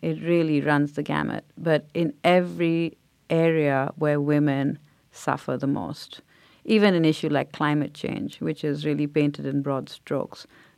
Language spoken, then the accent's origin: English; India; growing up in India, I was always told, be very quiet.